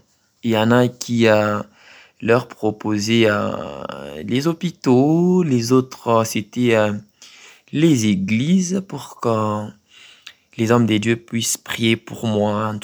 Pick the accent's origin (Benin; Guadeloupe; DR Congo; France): DR Congo; Ici chez nous, en Afrique, plus précisément en République démocratique du Congo